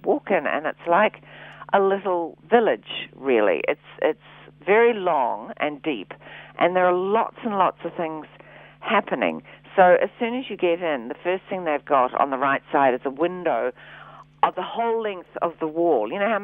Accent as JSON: {"language": "English", "country": "New Zealand", "said": "And you say, no, I'm from New Zealand. It's okay."}